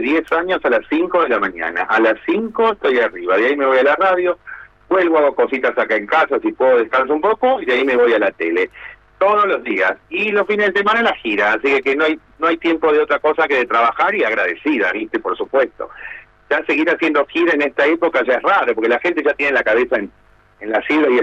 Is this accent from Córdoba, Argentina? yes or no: yes; Córdoba, Argentina; el show habla de mí, de mi vida, de cómo fui llegando, de cómo salí de Córdoba, de cómo pude llegar a la radio, a la tele, al teatro